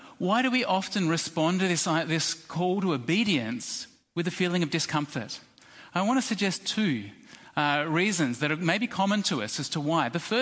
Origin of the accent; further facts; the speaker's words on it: Australia; Second reason, a very simple reason, is that we're Australian. Australians, we don't like authority.